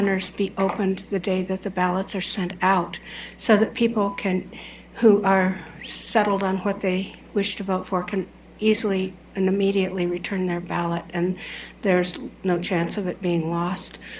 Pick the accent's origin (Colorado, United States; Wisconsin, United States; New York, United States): Colorado, United States; I'm from Boulder County.